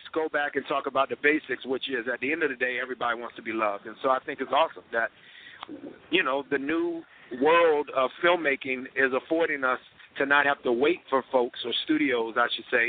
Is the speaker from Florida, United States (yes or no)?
no; Decatur, Georgia, United States; And for folks that don't know, I'm from, you know, Atlanta, Georgia, and specifically straight out of the deck.